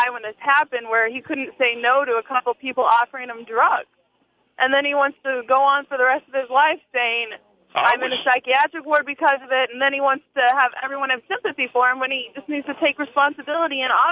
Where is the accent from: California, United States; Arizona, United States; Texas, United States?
Arizona, United States; I'm from Arizona. I've lived here my whole life.